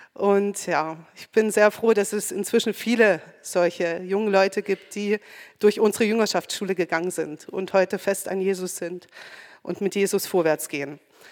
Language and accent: German; Hermannsdorf, Saxony, Germany; also born or lived in Annaberg; wurde ja schon mehrfach gesagt. Bin aufgewachsen und geboren hier in Annaberg, aufgewachsen in Hermannsdorf.